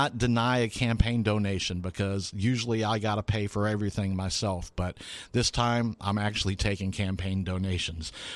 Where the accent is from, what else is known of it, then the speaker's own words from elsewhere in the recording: Lakeland, Florida, United States; late last year, I ran for mayor of my hometown of Lakeland, Florida.